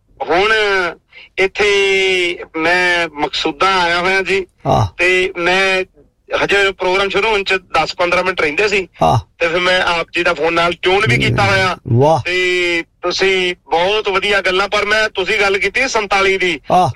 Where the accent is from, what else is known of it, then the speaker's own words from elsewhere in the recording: Kartarpur, Punjab, India; ਕਰਤਾਰਪੁਰ ਜਲੰਧਰ ਤੇ ਜਾ ਕੇ ਮੇਰਾ ਪਿੰਡ ਜਰੂਰ ਮਿਲ